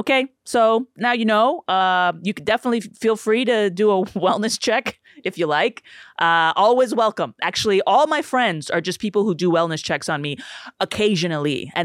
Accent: New York City, New York, United States; because I come from New York City

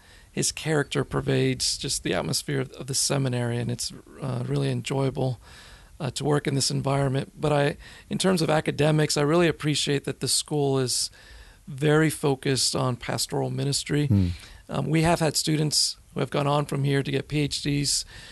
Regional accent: Florida, United States; Well, I grew up in Florida. My parents, Cuban descent, they came as teenagers after Castro's revolution to Florida.

